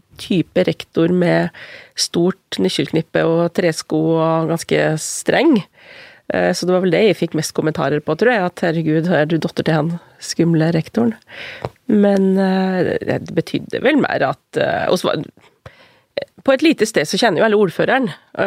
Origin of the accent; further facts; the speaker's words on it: Kvam, Innlandet, Norway; Jeg har vokst opp I Kvam, som I Little Bygden, midt I Gudbrandsdalen, rett nede ved E6 og jernbanen og Gudbrandsdalslaugen, bodde et steinkast unna.